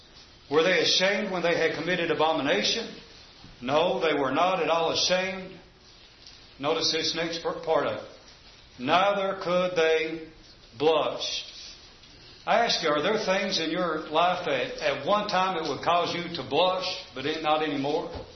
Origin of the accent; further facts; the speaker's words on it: Kentucky, United States; Some of that, growing up in Eastern Kentucky, there were things you just did not discuss